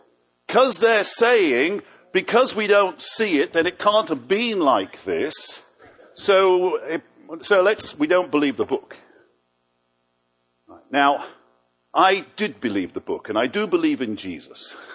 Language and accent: English; Liverpool, North West England, United Kingdom; I was born and bred in Liverpool and expected to end up in the inner city somewhere